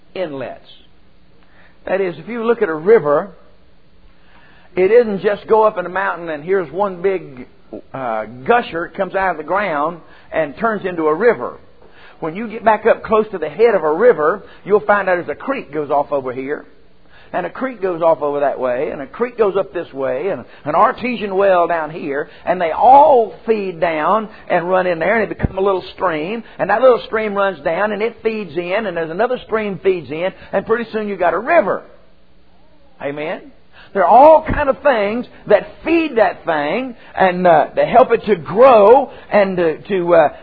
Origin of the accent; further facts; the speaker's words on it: United States; born there; I wasn't a Christian because I was born in America.